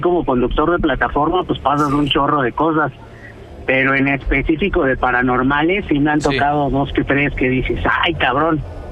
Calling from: Mexico City, Mexico; De aquí, de la Ciudad de México.

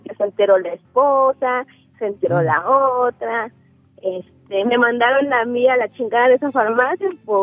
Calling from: Querétaro, Mexico; De Querétaro, de Querétaro.

